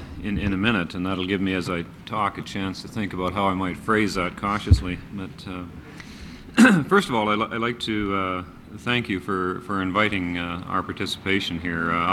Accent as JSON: {"language": "English", "country": "Canada", "said": "Being a Canadian administrator in the natural resource field"}